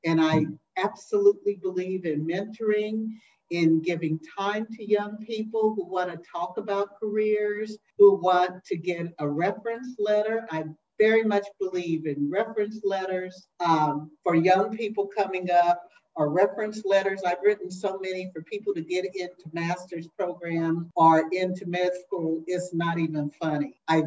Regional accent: Kansas City, Missouri, United States; was my next door neighbor growing up in Kansas City, Missouri

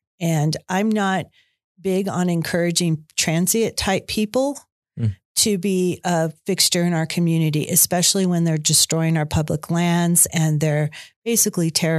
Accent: California, United States; And so I was born out in the Bay Area of California in a really small farming community. So when I came back here my first time, it was like coming to the city. This was a city compared to where I was from.

